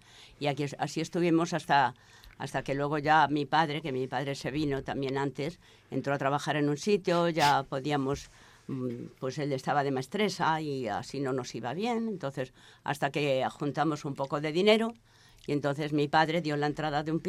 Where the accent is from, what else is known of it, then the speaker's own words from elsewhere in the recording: Campanario, Extremadura, Spain; mi marido es de un lado y yo de otro. Yo soy de Extremadura.